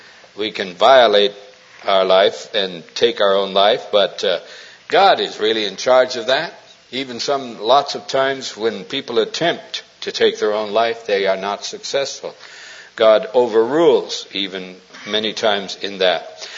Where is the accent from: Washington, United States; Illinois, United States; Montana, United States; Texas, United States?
Montana, United States; now in California, United States; Because I grew up in Montana, where there's only two seasons, winter and August, and I've had enough of snow.